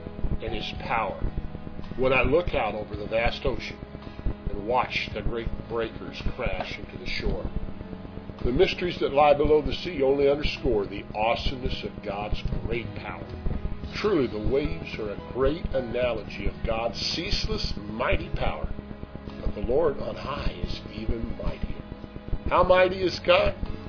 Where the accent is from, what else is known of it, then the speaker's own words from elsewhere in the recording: Midwest, United States; I was raised in the Midwest and didn't see the ocean till I was 13, right here in Myrtle Beach.